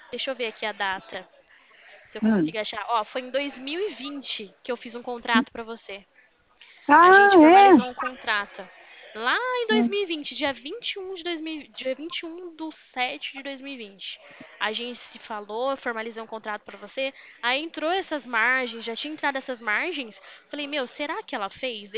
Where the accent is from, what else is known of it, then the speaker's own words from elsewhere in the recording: Limeira, São Paulo, Brazil; Eu sou aqui de Limeira